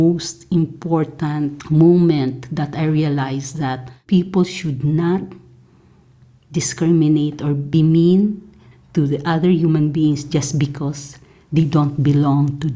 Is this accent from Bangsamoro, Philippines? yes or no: yes; Bangsamoro, Philippines; I come from the Maranao tribe, and we are Muslims at the same time we have ethnicity.